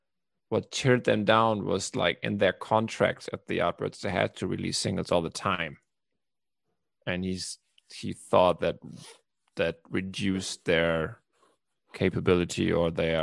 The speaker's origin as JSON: {"language": "English", "region": "Bremen", "country": "Germany", "tie": "born or raised there", "said": "Bremen, my hometown, where I'm sitting now"}